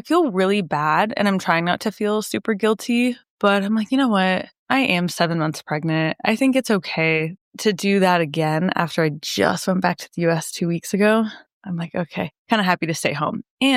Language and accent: English; United States; And that was not something I really feel like I've ever thought about as an American.